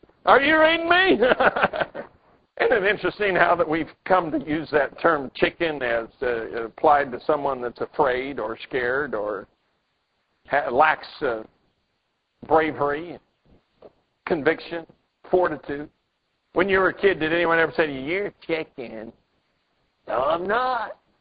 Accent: Pueblo, Colorado, United States; that ship was named after my hometown, the Pueblo.

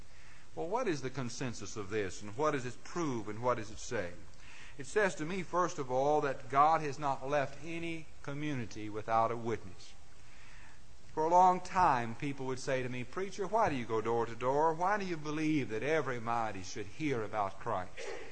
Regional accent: Mid-South, United States; And it always disturbed me as I grew up in the Mid-South

